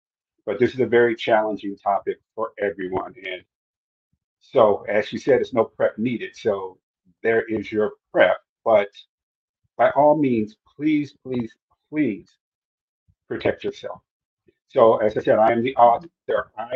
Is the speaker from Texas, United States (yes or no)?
no; Los Angeles, California, United States; In 1971, my family, we were very poor. I grew up in South Central LA. I went to 11 grade schools before I graduated high school.